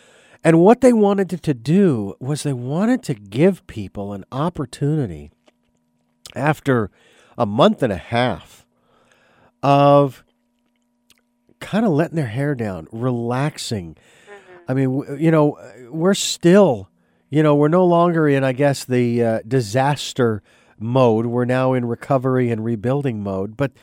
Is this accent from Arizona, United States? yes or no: yes; Phoenix, Arizona, United States; Even though I'm from Phoenix, I have had all the heat I can handle.